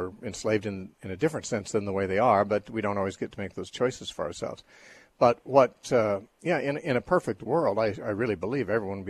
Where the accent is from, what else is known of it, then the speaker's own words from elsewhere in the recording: United States; I imbibed it with my mother's milk as an American born and raised in this society.